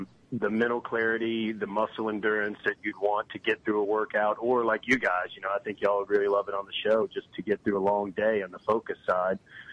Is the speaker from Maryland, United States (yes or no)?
no; West Monroe, Louisiana, United States; I grew up in West Monroe, Louisiana, where the Duck Dynasty guys are, you know.